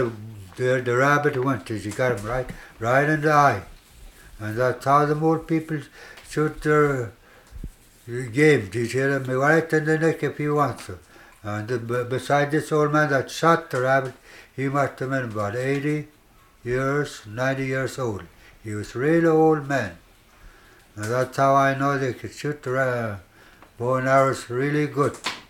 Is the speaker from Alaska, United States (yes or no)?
yes; Nenana, Alaska, United States; Right from Nenana. That's my home. I was born and raised up there.